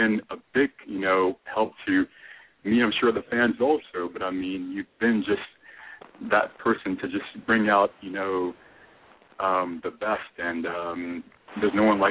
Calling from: San Diego, California, United States; I'm calling from San Diego.

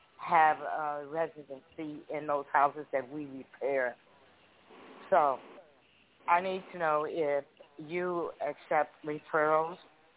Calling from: Chicago, Illinois, United States; I'm calling from Chicago.

